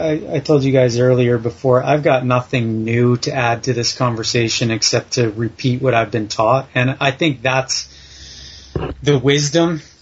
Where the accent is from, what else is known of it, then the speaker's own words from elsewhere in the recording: Mission, British Columbia, Canada; Yeah, Mission, British Columbia.